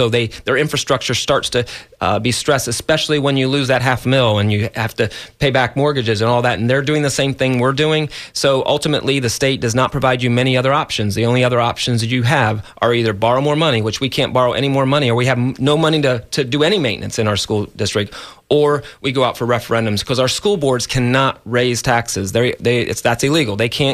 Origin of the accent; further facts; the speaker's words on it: Ohio, United States; now in Florida, United States; I came from Ohio at some point to come to live in Florida.